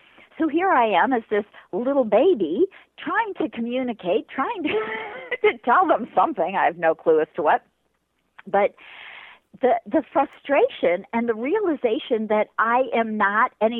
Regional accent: California, United States; I grew up in California in the late 60s, early 70s. I was a teenager then

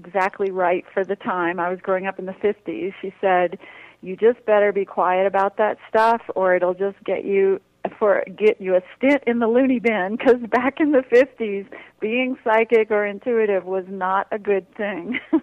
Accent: New Orleans, Louisiana, United States; Well, I grew up in New Orleans, and my mother came from a long line of intuitive Creole women

